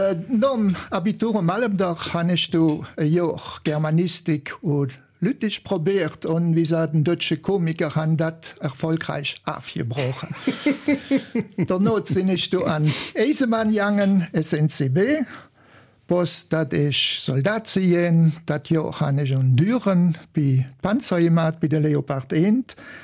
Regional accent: Emmels, Wallonia, Belgium; ich kann mich als typisch Emmelzer Jungen bezeichnen. Ich bin nämlich in Emmels geboren, und zwar Metzen und Dorf, ob die Kreuzung.

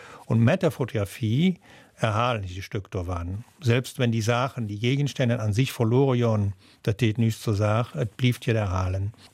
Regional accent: Büllingen, Liège, Belgium; Natürlich, ich stand zu meinen Wurzeln, ich stand zu Büllingen und zu dem, wo ich herkomme.

